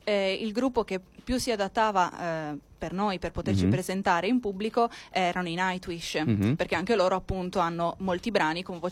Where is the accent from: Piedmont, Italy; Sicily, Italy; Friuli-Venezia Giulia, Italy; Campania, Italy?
Friuli-Venezia Giulia, Italy; Villa Vicentina; l'unica non locale sono proprio io, che vengo da Villa Vicentina, un paese in provincia di Udine